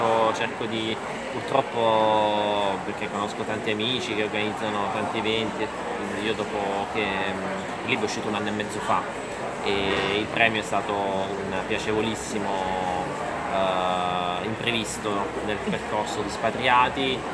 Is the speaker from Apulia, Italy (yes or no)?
yes; Martina Franca, Apulia, Italy; però del dialetto di Martina Franca, il dialetto del mio paese, spatriato vuol dire anche essere un po' diverso